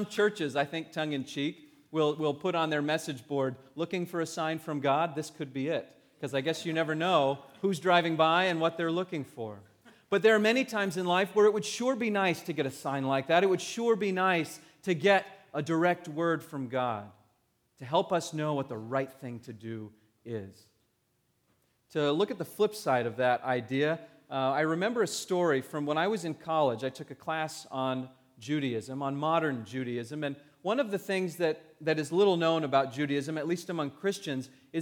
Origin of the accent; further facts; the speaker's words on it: California, United States; When I was growing up, the church that I grew up in Southern California